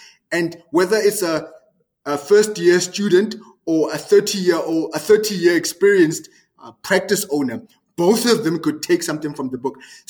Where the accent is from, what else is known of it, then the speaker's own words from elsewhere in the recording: South Africa; first language Tswana; English is a second language; I'm a South African. English is not my first language. I speak Tswana.